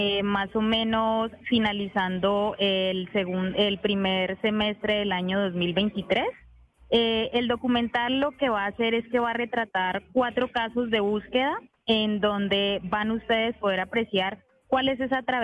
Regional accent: Caldono, Cauca, Colombia; soy indígena Nasa del Resguardo San Lorenzo de Caldono, al nororiente del departamento del Cauca.

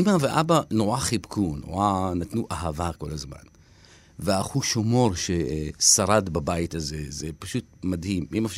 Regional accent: Haifa, Haifa District, Israel; born there; אני נולדתי בוואדי ניסנס, שהיום היא בעצם טיילת וכולם הולכים לאכול שם, וזה נורא כיפי. בזמן שלי זה לא היה, זה היה מקום של סמים, רצח.

